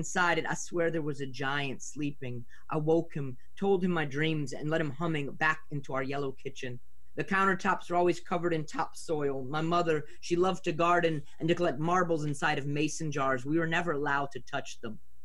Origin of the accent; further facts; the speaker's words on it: New Orleans, Louisiana, United States; now in Portland, United States; I'm from New Orleans, and I've been in Portland now. I first moved here in 2004 and left for a little bit, but then came back.